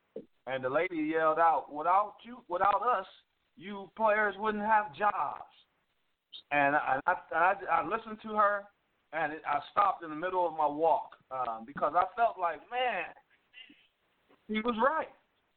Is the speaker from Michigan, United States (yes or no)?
yes; Detroit, Michigan, United States; Ricky, I'm a guy, I grew up in Detroit. I grew up a little different.